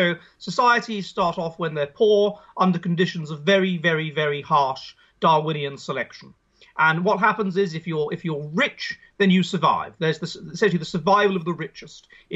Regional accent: United Kingdom; now in Finland; I'm from Britain, obviously, you can probably hear. And I did a doctorate in religious studies in Scotland

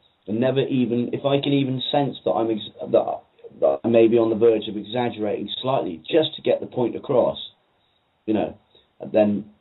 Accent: Ireland; because I'm Irish and I can relate to a lot of his work.

